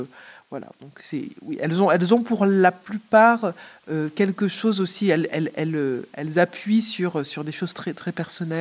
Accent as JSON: {"language": "French", "country": "Martinique", "said": "Je suis de Martinique."}